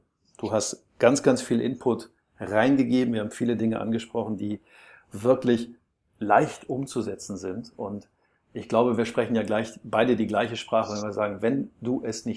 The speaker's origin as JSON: {"language": "German", "town": "Herten", "region": "North Rhine-Westphalia", "country": "Germany", "tie": "born there", "said": "Und ich bin ja so ein geduldetes Nordlicht. Ich komme ja aus dem Pott, ne? Ich bin ja um die Ecke geboren von Schalke. Ja, in Herten."}